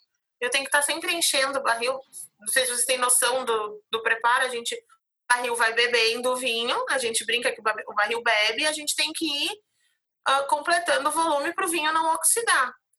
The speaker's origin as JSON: {"language": "Portuguese", "region": "Rio Grande do Sul", "country": "Brazil", "said": "E como a gente é gaúcho e tal, eu acabei procurando lá"}